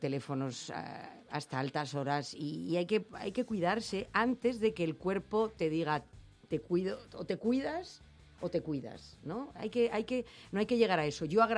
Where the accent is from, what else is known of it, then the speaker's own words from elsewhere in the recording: Madrid, Community of Madrid, Spain; yo soy de Madrid, de centro, porque soy de... Es que soy de Chamberí.